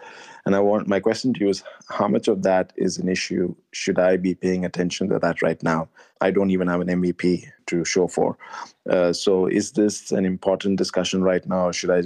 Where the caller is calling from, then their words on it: Dubai, United Arab Emirates; Hey, Rob. … I'm calling you from Dubai.